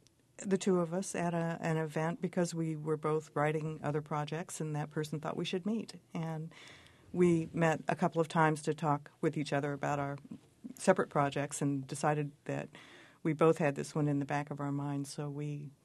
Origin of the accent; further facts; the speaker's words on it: Monticello, Illinois, United States; Yeah, I grew up in Monticello, so I remember being too small to walk and Dad carrying me, so I must have been pretty little.